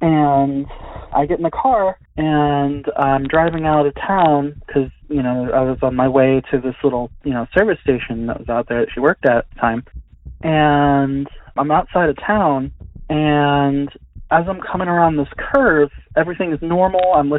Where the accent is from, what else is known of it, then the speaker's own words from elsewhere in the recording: West Virginia, United States; I'm from West Virginia